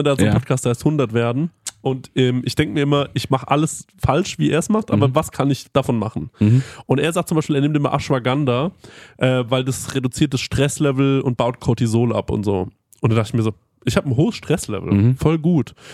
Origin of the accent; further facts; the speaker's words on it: Goldbach, Bavaria, Germany; habe mir ein Hotelzimmer in Goldbach gebucht, da wo ich herkomme